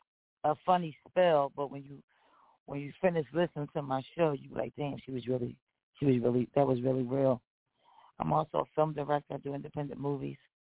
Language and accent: English; Philadelphia, Pennsylvania, United States; Well, I'm from Philadelphia.